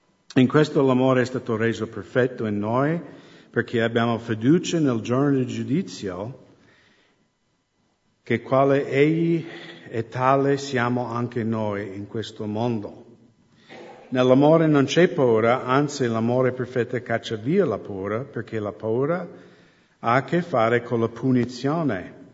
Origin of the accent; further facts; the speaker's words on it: United States; accent: American; Italian is a second language; Hai sempre l'accento americano, anche in dialetto.